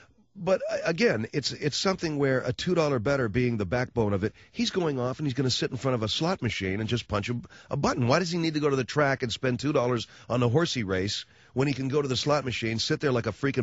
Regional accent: Arcadia, California, United States; But I grew up in Arcadia. And this is the city where Santa Anita Racetrack is located.

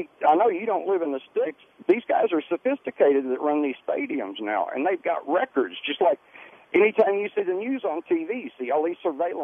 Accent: Texas, United States; Hey, I'm from Texas, dude. You can call me a hillbilly all you want. My neck's as red as they get.

